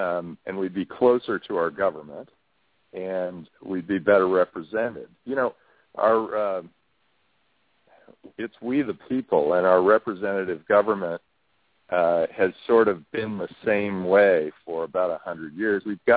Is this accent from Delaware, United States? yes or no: no; California, United States; Well, I grew up in California, and it was back when the education system was the best in the country